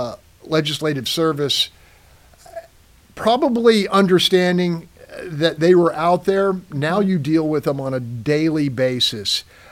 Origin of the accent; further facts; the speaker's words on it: Texas, United States; Yeah, I'm from the Texas border, and a lot of my buddies from high school, some of the issues I have no interest in.